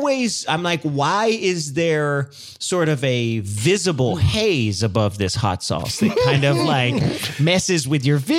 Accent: New Mexico, United States; I grew up in New Mexico. I love green chilies.

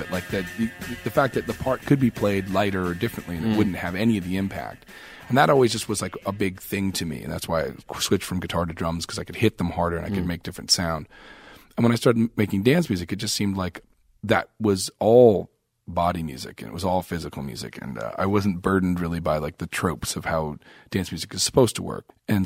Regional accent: Canada; I'm Canadian. We're not American.

